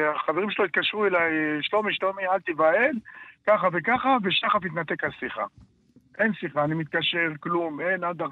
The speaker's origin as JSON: {"language": "Hebrew", "town": "Gilat", "region": "Southern District", "country": "Israel", "said": "אנחנו ממושב גילת."}